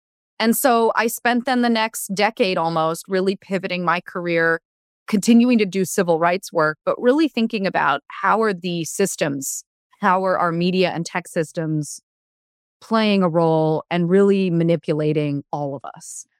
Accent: Los Angeles, California, United States; also born or lived in New York City; I mean, I'm from LA. I'm from Los Angeles, like born and raised. And then I moved to New York and lived there, went to undergraduate at NYU.

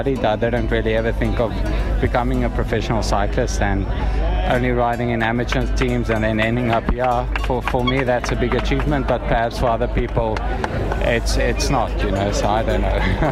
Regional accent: South Africa; just to finish it as a South African is really an accomplishment in its own, I hope.

